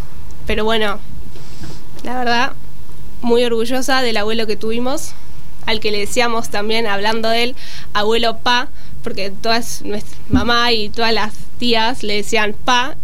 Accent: Argentina; eso va a mí como argentina, digo, bueno, me duele que la gente no apueste por la Argentina

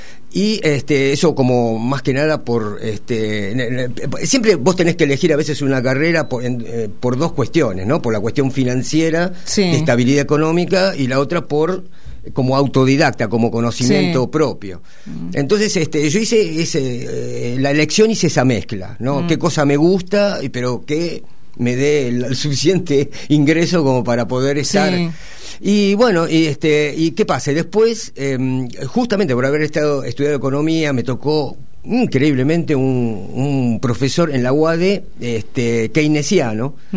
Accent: Buenos Aires, Argentina; Porque soy un pibe de Recoleta, digamos. Sí. Entonces, que nazca en el Mater Dei

